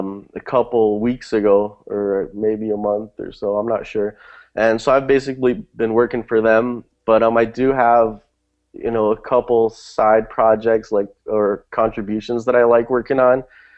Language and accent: English; Brazil; also born or lived in Germany; I'm 28 years old, and I was born in Germany, but I've lived in Brazil like all of my life.